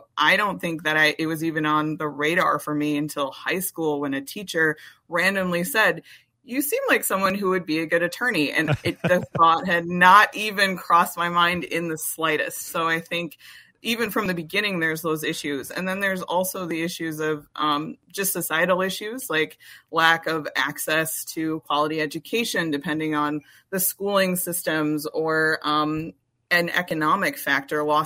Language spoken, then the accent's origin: English; Milwaukee, Wisconsin, United States; And I know growing up, I'm from the Milwaukee area, but I don't think I met another black judge until I was probably in college or law school.